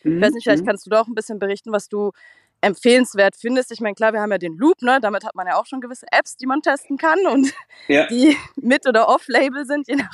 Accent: Grand Est, France; ich komme aus dem Elsass und jetzt sind wir gerade im französischen Dorf unterwegs.

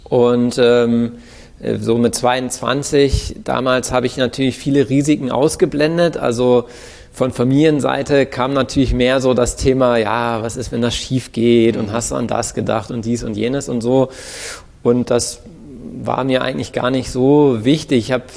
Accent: Bremerhaven, Bremen, Germany; now in Hamburg, Germany; Ich komme von der Nordseeküste aus Bremerhaven.

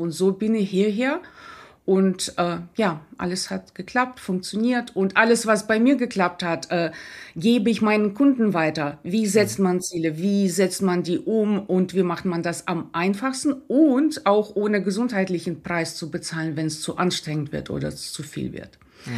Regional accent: Russia; now in Germany; ich war ja Russin einfach ohne Bezug. Also ich war nicht diese Auswanderwelle oder auch jüdische Wurzeln habe ich nicht.

